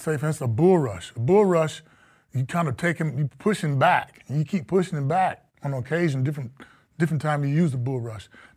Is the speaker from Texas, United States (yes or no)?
yes; Texas, United States; I'm from Texas. Things in Texas are big.